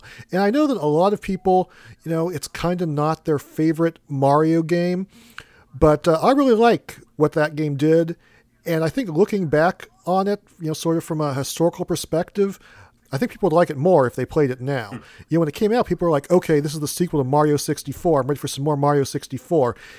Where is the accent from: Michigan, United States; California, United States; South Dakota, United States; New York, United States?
New York, United States; born there; I'm actually a New Yorker by birth, so give me a break here.